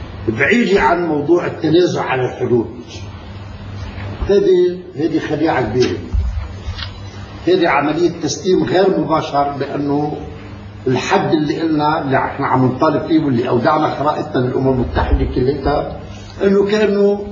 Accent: Lebanon

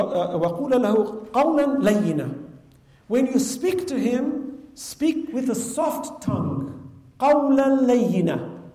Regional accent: United States; when I was growing up in America as a child in 7th grade, I had a teacher who said to all our students that Islam is a violent religion

